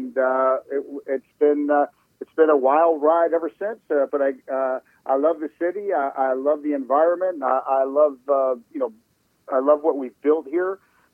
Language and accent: English; Chicago, Illinois, United States; also born or lived in Phoenix; I'm from Chicago. I was born and raised in Chicago, and, kind of a baseball nomad.